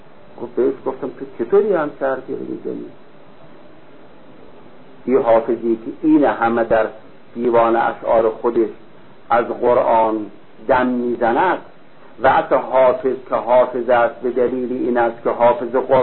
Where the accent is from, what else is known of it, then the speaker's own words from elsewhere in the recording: Sari, Mazandaran, Iran; من خودم اهل ساری هستم، ساری ما دارال مومنین هست